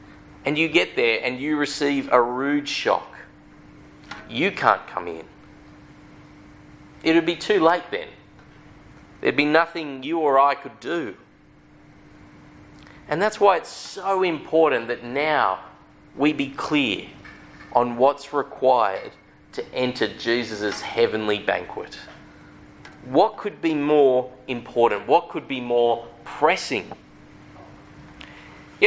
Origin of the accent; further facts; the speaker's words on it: Sydney, New South Wales, Australia; I grew up in Sydney, and I'm actually a Sydney Swans fan.